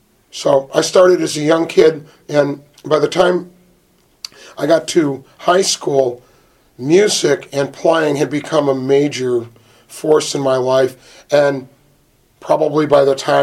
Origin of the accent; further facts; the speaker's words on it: Lockport, Illinois, United States; I grew up in Lockport, Illinois, southwestern suburb.